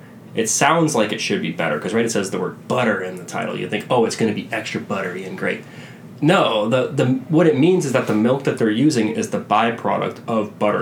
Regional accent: the South, United States; We're from the South, so grits.

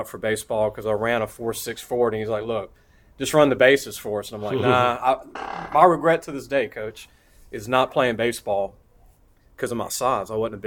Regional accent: Baton Rouge, Louisiana, United States; also born or lived in Central; growing up, I'm not from Central, but I went to Central class 89. My family moved here from Baton Rouge.

